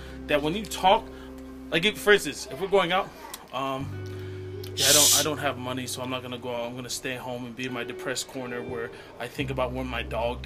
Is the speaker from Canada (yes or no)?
no; United States; born there; Even though I'm Tongan American and born here in America, I still love my Tongan country